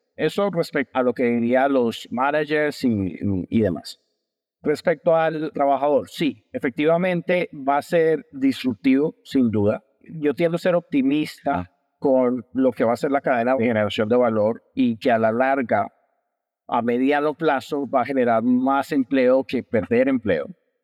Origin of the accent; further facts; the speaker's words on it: Colombia; born there; moved away; soy colombiano de nacimiento, actualmente opero en el Medio Oriente desde hace aproximadamente 7 años